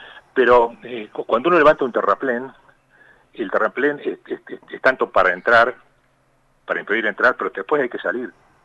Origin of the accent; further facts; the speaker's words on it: Coronel Dorrego, Buenos Aires Province, Argentina; now in Buenos Aires, Argentina; escribí a las pocas horas que el virus entró en Coronel Dorrego. ¿Eh? No, cuando lo escribí pensé en mi pueblo